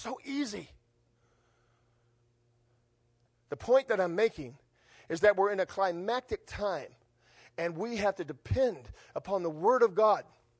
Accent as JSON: {"language": "English", "town": "Gary", "region": "Indiana", "country": "United States", "tie": "born or raised there", "said": "I grew up in Gary, Indiana. We're one of the last white guys to leave an all-black school."}